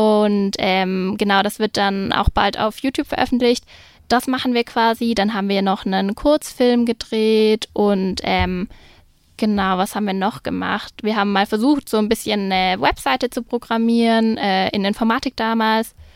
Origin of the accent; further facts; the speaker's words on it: Tübingen, Baden-Württemberg, Germany; Also ich komme aus Tübingen und bin hier eben auch aufgewachsen